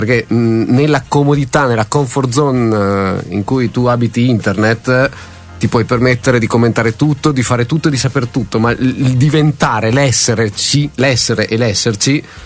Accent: Rovereto, Trentino-Alto Adige, Italy; io sono di Rovereto

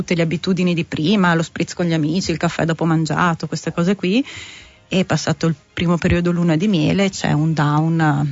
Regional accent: Trento, Trentino-Alto Adige, Italy; Poi io tornavo a Trento, io sono di Trento, sono andata via 19 anni per l'università, poi ho fatto le esperienze all'estero, sono tornata che di anni ne avevo 27

